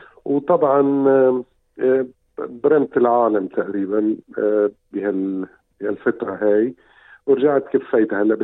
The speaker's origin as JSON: {"language": "Arabic", "town": "El Mina", "region": "North Governorate", "country": "Lebanon", "tie": "born there", "said": "أنا خلقت بطرابلس بمدينة اسمها الميناء. الميناء هي عبارة عن مرفأ"}